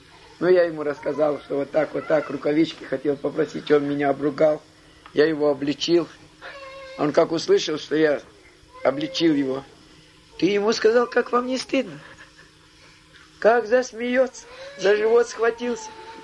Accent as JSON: {"language": "Russian", "town": "Taraz", "region": "Jambyl Region", "country": "Kazakhstan", "said": "Откуда ты? Я говорю, из Джамбула."}